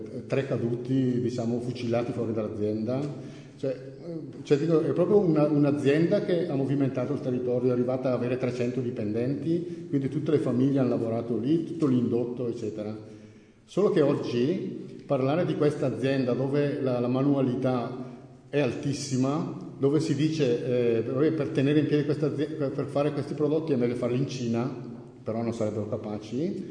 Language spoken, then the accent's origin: Italian; Lombardy, Italy; io sono un bresciano della Valle Camonica